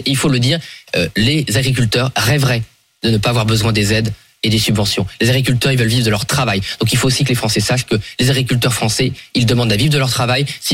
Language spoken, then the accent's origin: French; Hauts-de-France, France; moi je suis de la Somme, qui est une région agricole depuis le Moyen-Âge